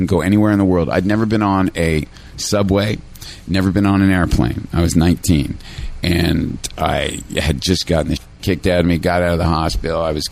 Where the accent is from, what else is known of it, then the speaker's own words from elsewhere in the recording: Kingston, Ontario, Canada; Drive fast kid from Kingston who had big dreams.